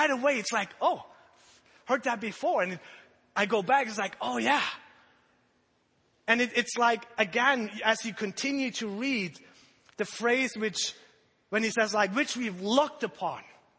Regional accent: Germany; I was born in 1976 in Germany, and I went to high school in Germany.

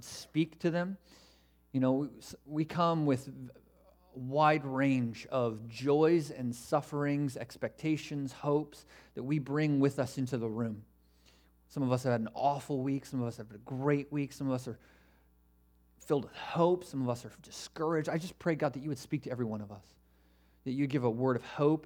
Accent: Vancouver, British Columbia, Canada; I grew up in East Vancouver. Not the prettiest of neighborhoods. We were surrounded by co-op housing, right?

